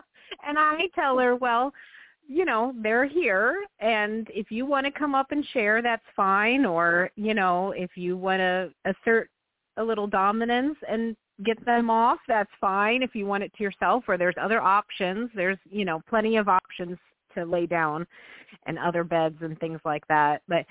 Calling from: Illinois, United States; I'm calling from Illinois.

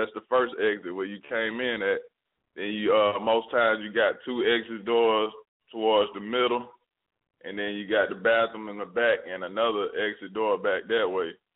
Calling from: Conyers, Georgia, United States; I'm calling from Conyers, Georgia.

